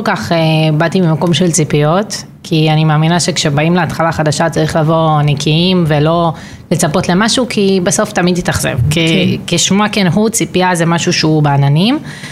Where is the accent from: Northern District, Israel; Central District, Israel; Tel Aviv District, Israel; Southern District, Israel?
Tel Aviv District, Israel; Ramat Gan